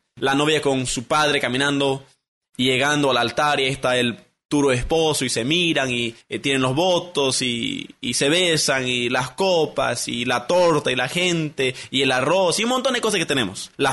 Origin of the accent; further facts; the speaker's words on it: Bolivia; Porque yo conozco las bodas en mi país, en Bolivia, he ido a otras bodas en Sudamérica y también he ido a bodas en Estados Unidos.